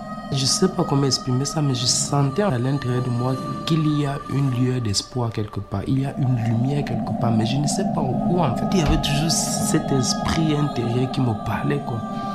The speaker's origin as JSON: {"language": "French", "country": "Cameroon", "tie": "born or raised there", "said": "Je suis né au Cameroun, j'ai grandi au Cameroun."}